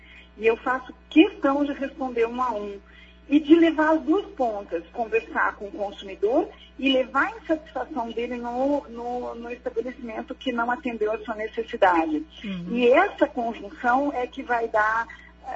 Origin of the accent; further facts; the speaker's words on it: Curitiba, Paraná, Brazil; eu sou de Curitiba, mas estou sempre aí.